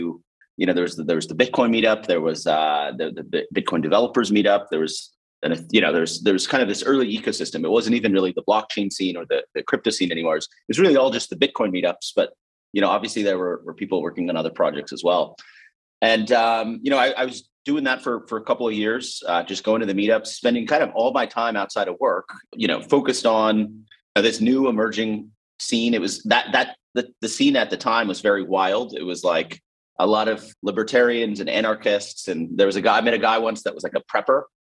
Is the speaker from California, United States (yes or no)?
yes; California, United States; You know, so I'm Filipino American. My mother's family is originally from the Philippines, but I grew up in California.